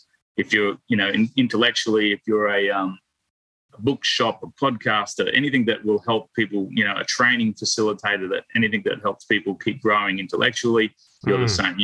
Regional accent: Australia; I'm an Aussie by heart.

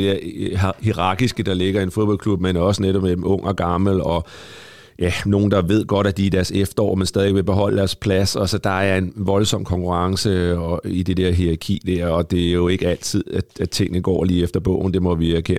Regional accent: Næstved, Zealand, Denmark; Jeg kommer hjemme fra Næstved

